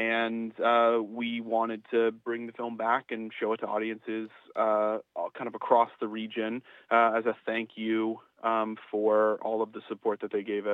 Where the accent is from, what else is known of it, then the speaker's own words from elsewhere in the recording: New York City, New York, United States; So we're from New York City.